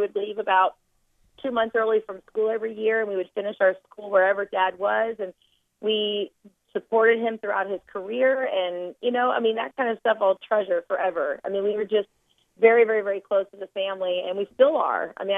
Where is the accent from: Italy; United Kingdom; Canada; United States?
Canada; Montreal, Quebec; born there; I was born in Montreal in 1980, October 6, 1980. And yeah, that was Expo. So I'm the only Canadian. Well, I'm American, but, you know, I was born in Canada.